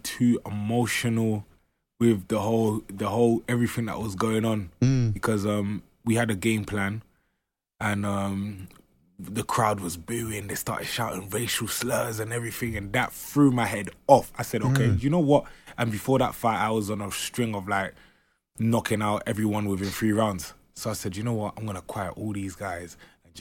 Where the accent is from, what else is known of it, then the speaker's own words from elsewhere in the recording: London, United Kingdom; I'm from South London.